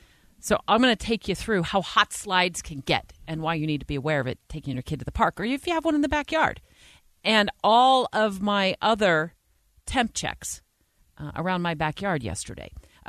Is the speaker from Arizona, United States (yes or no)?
yes; Arizona, United States; That was me going to the mailbox growing up in Arizona with bare feet.